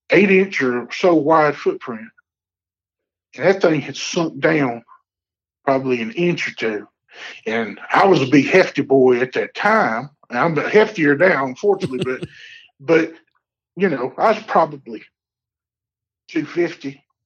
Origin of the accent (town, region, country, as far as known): the South, United States; born or raised there